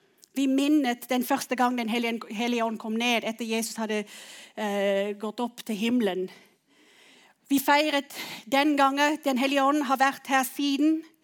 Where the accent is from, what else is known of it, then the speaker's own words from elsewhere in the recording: South Africa; now in Søgne, Norway; For dere som ikke kjenner meg, så kommer jeg fra Sør-Afrika. Født og vokst opp der, har bodd i Norge siden, cirka, hvor lenge har jeg bodd her nå? 10-13 år, noe sånt.